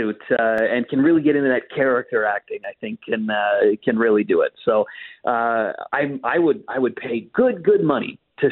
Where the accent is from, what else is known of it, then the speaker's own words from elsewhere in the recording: Toronto, Ontario, Canada; I'm from Toronto